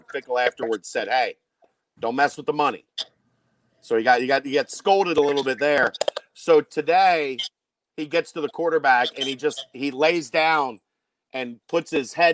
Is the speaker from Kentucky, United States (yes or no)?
yes; Kentucky, United States; I am. I'm from one of the suburbs of Cincinnati, but I've been in Kentucky most of my life.